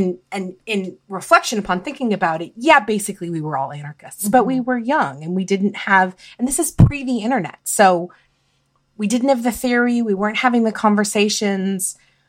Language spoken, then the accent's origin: English; Ohio, United States; There was an up-and-coming neighborhood in my hometown, the Short North.